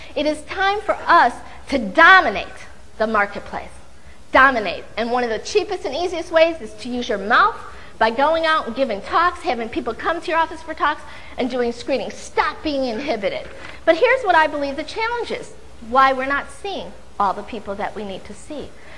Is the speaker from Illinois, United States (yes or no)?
yes; Illinois, United States; I'm a Valley girl too, even though I'm originally from Illinois.